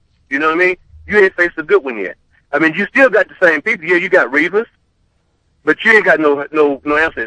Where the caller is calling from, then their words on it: North Carolina, United States; And I'm watching from North Carolina.